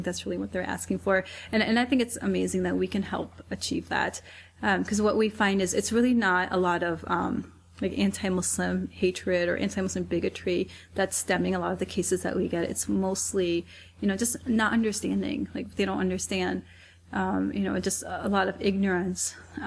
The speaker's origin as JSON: {"language": "English", "region": "Iowa", "country": "United States", "tie": "born or raised there", "said": "rights came from my childhood, you know, just growing up in Iowa."}